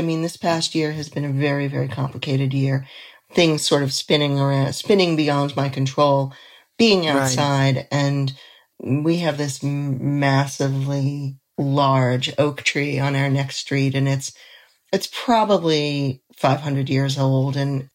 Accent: Forest Hills, New York, United States; who was from my town where I grew up and in Forest Hills, New York. and which is outside of Manhattan

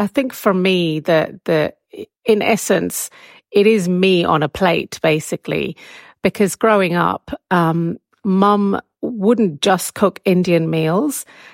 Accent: Malawi; I guess the real thing about growing up in Malawi was that everything was fresh

